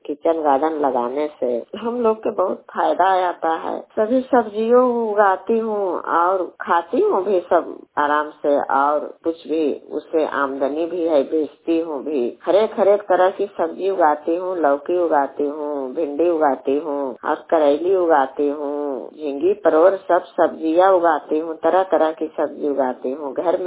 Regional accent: Gutram, Bihar, India; मेरा घर गुतराम है, मेरा पंचायत ननौरा पड़ता है, प्रखंड नारदीगंज के निवासी हूँ, नारदीगंज प्रखंड पड़ता है, जिला नवादा पड़ता है।

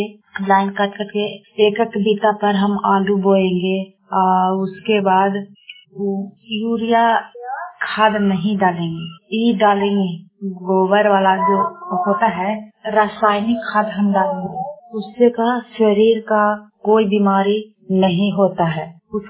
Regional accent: Kashimpur, Bihar, India; मैं ग्राम काशीमपुर औरंगाबाद जिला के रहने वाली हूँ।

